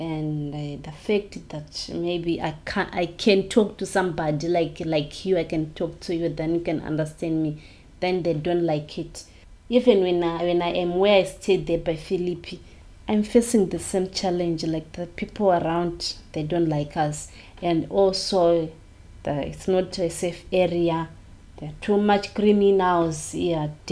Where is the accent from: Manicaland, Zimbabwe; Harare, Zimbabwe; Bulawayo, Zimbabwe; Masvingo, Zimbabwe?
Harare, Zimbabwe; born there; I was born in Harare, Zimbabwe. I'm 32 years old. I'm married and I have 2 kids.